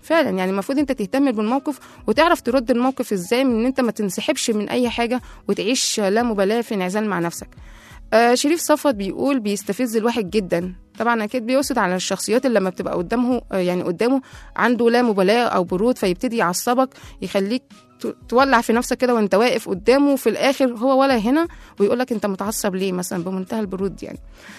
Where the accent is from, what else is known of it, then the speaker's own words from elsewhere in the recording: Egypt; لان انا ابن مصر، انا اللي نفسي اشوفها في احسن حال